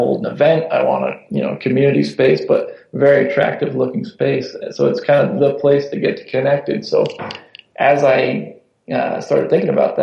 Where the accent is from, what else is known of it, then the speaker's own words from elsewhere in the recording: Syracuse, New York, United States; moved away as an adult; So I was from Syracuse area, moved out of Philly, and didn't know anybody.